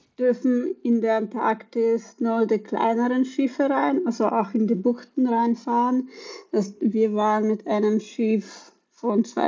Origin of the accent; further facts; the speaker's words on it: Austria; also born or lived in Russia; geboren in Russland, aufgewachsen in Österreich und seit 2 Jahren als digitale Nomadin in der Welt unterwegs